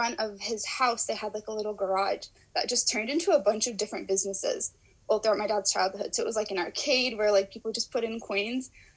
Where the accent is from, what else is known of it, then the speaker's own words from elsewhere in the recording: New Jersey, United States; But then also just like growing up in New Jersey, like I don't know if anyone knows this, but like New Jersey has a huge Palestinian American population.